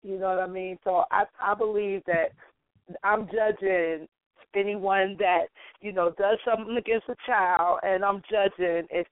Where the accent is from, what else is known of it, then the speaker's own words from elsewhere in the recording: Brooklyn, New York, United States; I am from Bed-Stuy, Do or Die, the home of … the home